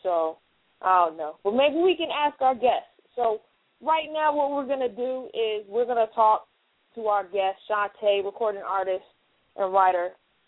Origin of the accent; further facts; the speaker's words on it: Germany; You know, I was raised in Germany.